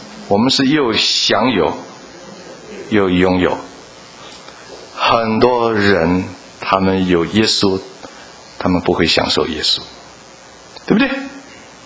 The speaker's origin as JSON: {"language": "Chinese", "country": "Taiwan", "tie": "born or raised there", "said": "以前我们在很多人从台湾来的，我不晓得你们在中国怎么问法，我从台湾长大的，那台湾人一见面就问"}